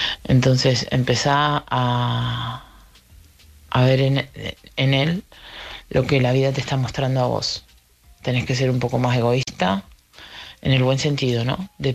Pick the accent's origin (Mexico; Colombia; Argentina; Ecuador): Argentina; Soy argentina, llamo para hablar